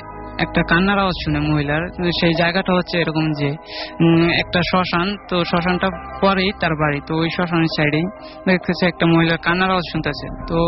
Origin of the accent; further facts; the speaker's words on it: Madaripur, Dhaka Division, Bangladesh; আমার জেলা কাহিনীটা মাদারীপুরের আমার গ্রামের।